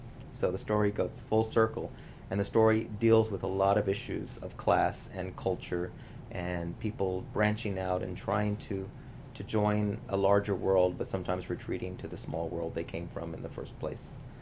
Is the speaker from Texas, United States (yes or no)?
yes; San Antonio, Texas, United States; born there; I was born on June 2nd, 1961 in San Antonio, Texas.